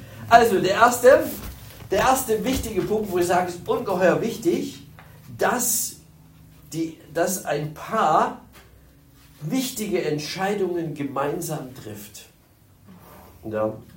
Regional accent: Berlin, Germany; Und den anderen Bonus, den ich hatte als Berliner, wo man sagt, ja, die Berliner laufen sowieso nicht rund.

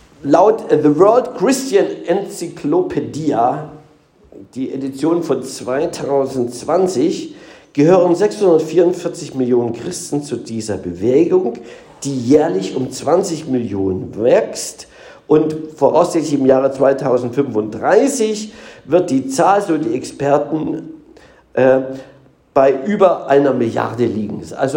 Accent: East Germany, Germany; obwohl mit Drugs haben wir es in der DDR nicht so gehabt, ich bin ja Ossi.

